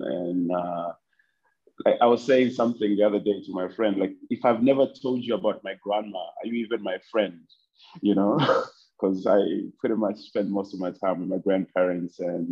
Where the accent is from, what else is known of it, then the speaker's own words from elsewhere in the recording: Lusaka, Lusaka Province, Zambia; also born or lived in Itezhi-Tezhi; So I was born in Itezi, right, which is a small town in the southern province. That's where my mom worked as a nurse at the Itezi hospital. So after some time, we moved to Lusaka